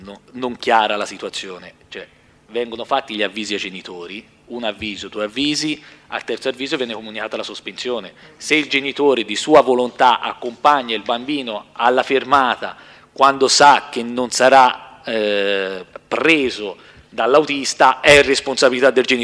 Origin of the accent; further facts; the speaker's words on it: Tuscany, Italy; Io non penserei mai, da genitore che sono moroso, di portarmi figliolo, detta proprio da toscano, alla fermata del pullman